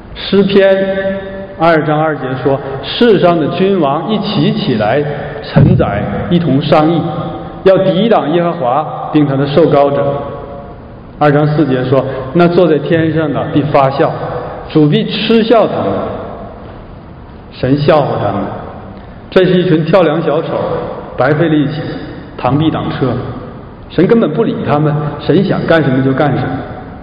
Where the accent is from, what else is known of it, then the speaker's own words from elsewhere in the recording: Shenyang, Liaoning, China; 我的老家在辽宁沈阳，